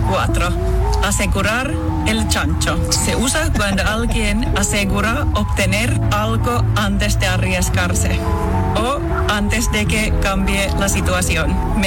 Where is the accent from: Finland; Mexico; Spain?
Finland; Spanish is a second language; now in Chile; soy de Finlandia y vivo en Chile.